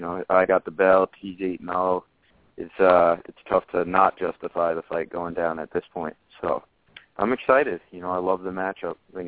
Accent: Islip, New York, United States; now in Bay Shore, United States; I'm about middle of the island. I'm in western Suffolk. I'm living in Bayshore right now, but I'm from Islip, which is basically just a stone's throw away from where I am here. So I haven't gone too far.

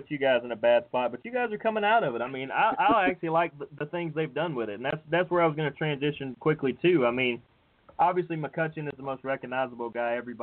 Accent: Atlanta, Georgia, United States; growing up in the Atlanta area, probably still the biggest Pirate memory of anybody from Atlanta was

